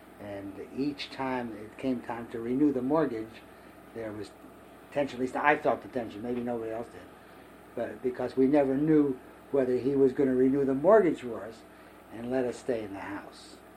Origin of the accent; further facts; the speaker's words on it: Pittsburgh, Pennsylvania, United States; born there; I was born here in Pittsburgh on 1935 Webster Avenue in the Hill District.